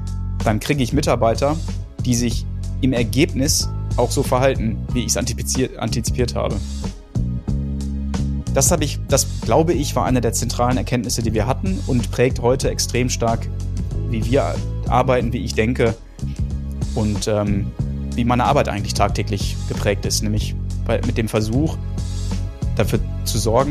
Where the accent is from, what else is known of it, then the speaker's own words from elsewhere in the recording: Gütersloh, North Rhine-Westphalia, Germany; Also, ich bin in Gütersloh geboren worden, 1982, bin also jetzt 42 Jahre alt. Und wer Gütersloh kennt, viele kennen es nicht, das ist eine gutbürgerliche, bodenständige, konservative Gegend